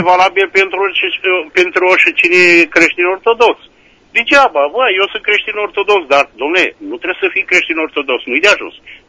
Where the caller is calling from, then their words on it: Suceava, Suceava County, Romania; din Suceava.